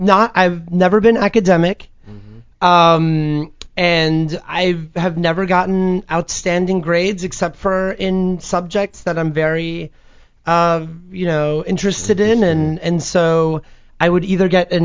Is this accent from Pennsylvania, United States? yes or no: no; Washington, District of Columbia, United States; also born or lived in Boston / New York / Los Angeles; And went to school in Boston. I was a Harvard undergrad, moved to New York, and then to LA. And I'm from Washington, D.C.